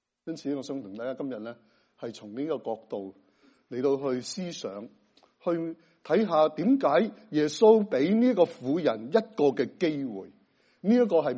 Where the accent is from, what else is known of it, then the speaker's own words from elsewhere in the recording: Hong Kong; 在马湾，我来自香港啊，马湾以前呢有一个井。